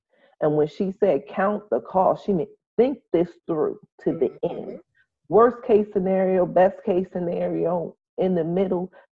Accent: United States; No, I'm an American

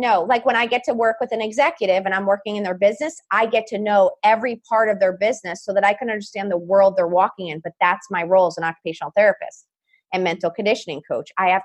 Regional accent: East Coast, United States; now in Nashville, United States; when I grew up in the East Coast, we had 30 minutes to eat a lunch, which really meant 15 by the time you got it and sat down. So you ate quick. And then when I moved to Nashville

